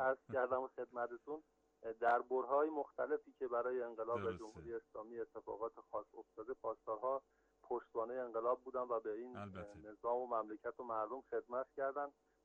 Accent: Damghan, Semnan, Iran; بنده اصالتا اهل شهرستان دامغان، شهر امیریه، روستای فیروزآباد سرسر هستم.

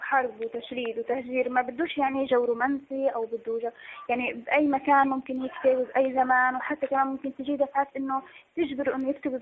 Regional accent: Gaza, Gaza Strip, Palestine; ممكن في شاعر عندنا بغزة

